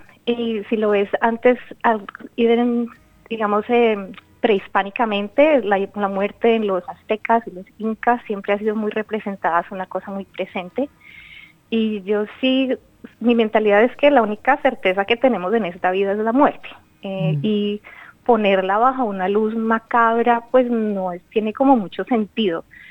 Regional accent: Colombia; Creciendo en Latinoamérica, rodeada de tantas historias, de simbolismo, de fe

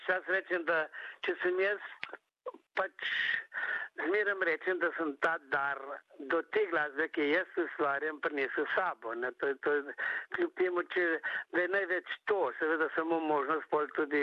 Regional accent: Vrzdenec, Central Slovenia, Slovenia; born there; Tudi tle pri nas iz Vrzdenca, to je moja rojstna vas

